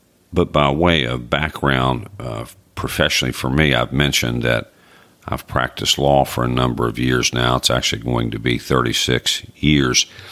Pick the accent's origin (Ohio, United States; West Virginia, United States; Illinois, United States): West Virginia, United States; My hometown and home state college team is the West Virginia Mountaineers